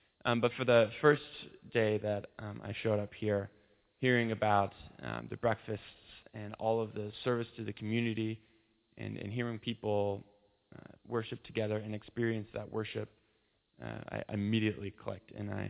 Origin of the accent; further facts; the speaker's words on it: New York, United States; I'm from Western New York, so I had never been here before